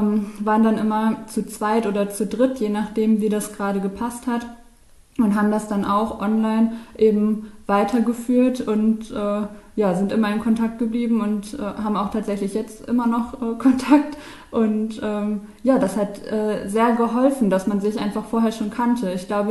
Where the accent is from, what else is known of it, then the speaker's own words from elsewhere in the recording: Hagen, North Rhine-Westphalia, Germany; ich komme aus Hagen und bin dann nach Essen gefahren.